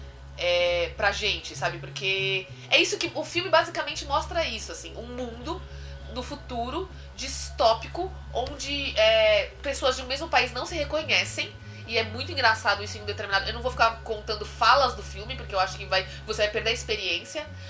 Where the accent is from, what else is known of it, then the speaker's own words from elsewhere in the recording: São Paulo, Brazil; nasci em São Paulo, cresci em São Paulo, capital, centro de São Paulo